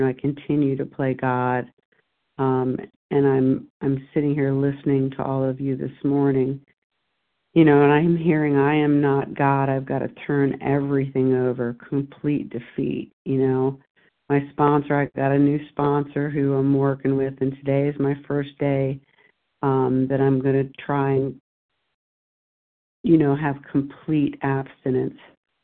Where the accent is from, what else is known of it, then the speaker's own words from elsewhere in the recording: Delaware, United States; I am new, and I am from Delaware.